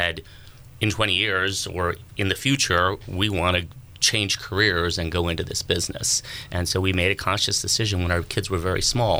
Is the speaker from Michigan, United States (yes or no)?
no; San Luis Obispo, California, United States; I grew up in San Luis Obispo. My dad is at Cal Poly.